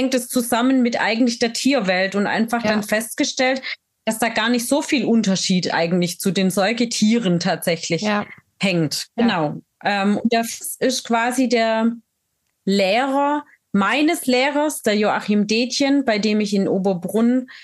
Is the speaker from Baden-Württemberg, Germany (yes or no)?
yes; Baden-Württemberg, Germany; born there; now in Munich, Germany; ich bin gebürtig aus Baden-Württemberg und lebe jetzt mit meiner Familie. Das sind meine vier Kinder, unser Hund, Katze und hier in München im Osten.